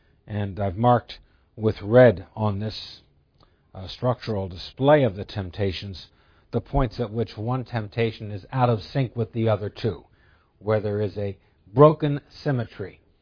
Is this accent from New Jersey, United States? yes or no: yes; New Jersey, United States; I grew up in New Jersey, and in New Jersey, if I want to speak to one person, I say you